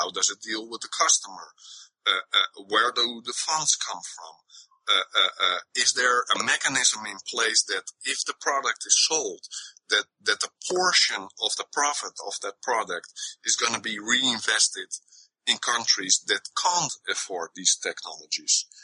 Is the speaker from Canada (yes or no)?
no; Netherlands; English is a second language; I'm from Holland, so sometimes my English is not that sufficient to explain things correctly.